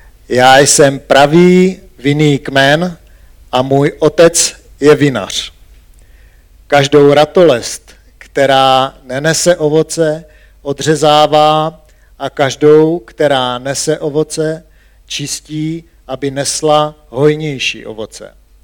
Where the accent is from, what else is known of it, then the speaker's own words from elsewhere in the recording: South Moravian Region, Czechia; Možná, že většina z vás ví, že jsem z Jižní Moravy. A na Jižní Moravě je mnoho vinic.